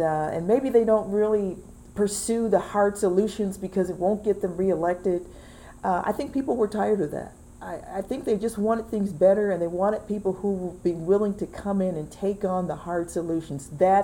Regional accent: Detroit, Michigan, United States; I typically will talk about my life growing up in Detroit

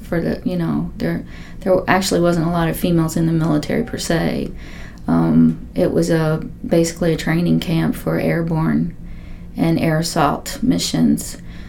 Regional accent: Louisville, Kentucky, United States; Well, I grew up in Louisville, went to Seneca High School.

